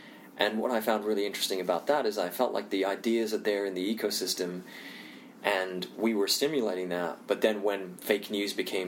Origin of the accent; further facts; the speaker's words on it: India; also born or lived in Indonesia; I'm Indian, I also grew up in Indonesia